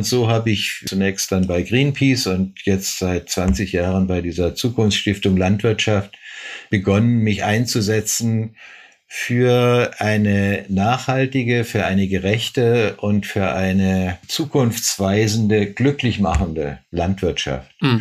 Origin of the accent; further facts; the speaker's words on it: Stuttgart, Baden-Württemberg, Germany; now in Berlin, Germany; Nee, ich komme aus Stuttgart.